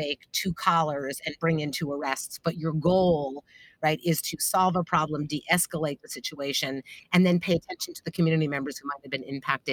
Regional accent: New York City, New York, United States; I guess I'm from New York City, I'm used to NYPD

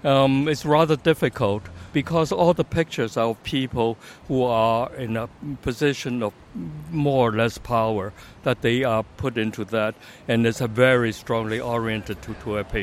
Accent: China; moved away; also born or lived in Paris, France / London, United Kingdom; When I grew up in China, I had home for 3 or 4 years, the real home that I love.

